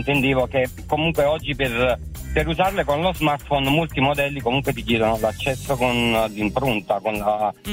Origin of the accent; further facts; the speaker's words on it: Avellino, Campania, Italy; now in Conegliano, Italy; Allora, io chiamo da Conegliano. Sto andando al lavoro, sono di Avellino però.